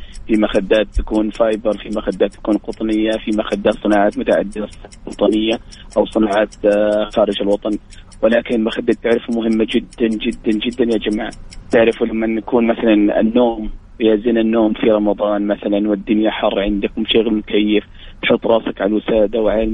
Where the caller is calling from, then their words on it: Riyadh, Riyadh Province, Saudi Arabia; والله أنا من الرياض.